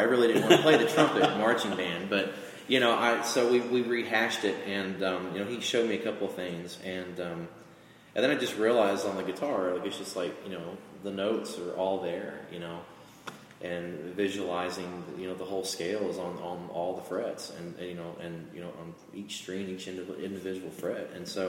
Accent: Oklahoma, United States; I was playing with some local bands in the Chandler, Lincoln County area, because I'm from Lincoln County, I live in Stroud.

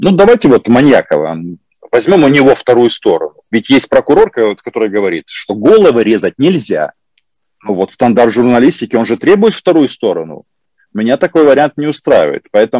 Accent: Ukraine; Вернуться всегда можно, потому что мы украинцы, вы белорусы.

